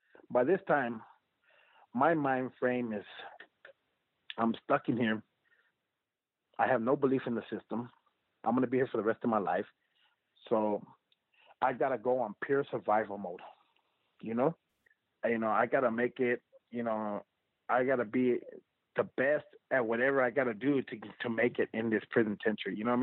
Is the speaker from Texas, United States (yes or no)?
yes; El Paso, Texas, United States; And I told them, you know, I'm from El Paso.